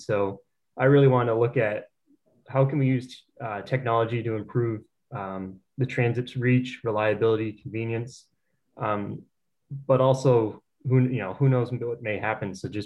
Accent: Maynard, Massachusetts, United States; I'm from the Boston area, specifically Maynard, Massachusetts

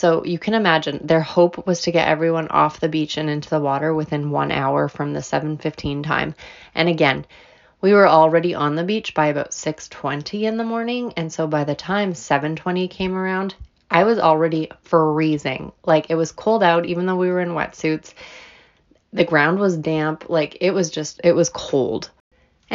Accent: Canada; I'm Canadian

